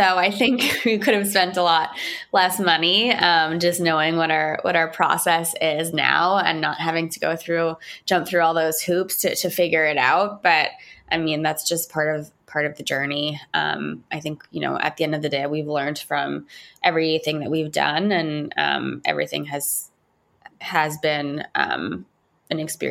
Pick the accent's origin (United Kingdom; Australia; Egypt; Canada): Canada; Montreal, Quebec; now in New York City, United States; I was born and raised in Montreal, which is actually separately a fantastic food city.